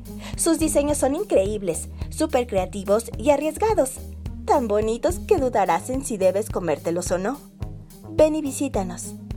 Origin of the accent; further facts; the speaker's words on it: Mexico City, Mexico; de la Ciudad de México, en México.